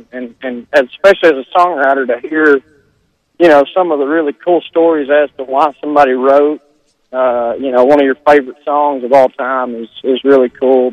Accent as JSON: {"language": "English", "region": "Arkansas", "country": "United States", "tie": "born or raised there", "said": "growing up in Arkansas, Central Arkansas, there was always the threat of that happening to us."}